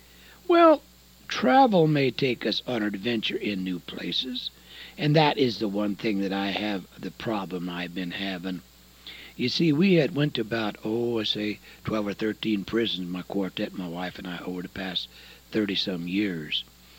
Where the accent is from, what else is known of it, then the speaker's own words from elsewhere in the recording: The Dalles, Oregon, United States; I was born and raised in the Dalles, you know. I was a flatland foreigner.